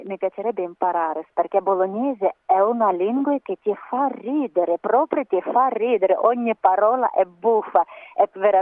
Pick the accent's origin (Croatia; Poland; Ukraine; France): Ukraine; Italian is a second language; now in Italy; perché parlo di Ucraina, di mio paese, non parlo di altri, Ucraina come la Toscana, aria asciutta, bella, tutto verde, tutto, anche ci sono montagne, Carpati, è veramente bel paese